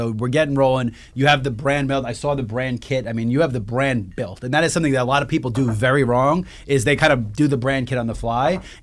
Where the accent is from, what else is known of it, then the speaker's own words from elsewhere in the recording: New York, United States; now in Atlanta, United States; I'm a Yankee, so I'm a New Yorker, so Atlanta is still new to me.